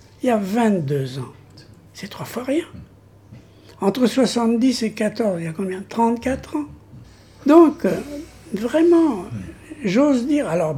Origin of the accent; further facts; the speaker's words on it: Centre-Val de Loire, France; moi je suis de Loir-et-Cher. J'ai eu une enfance villageoise, avec tout ce que ça comportait de positif et de négatif.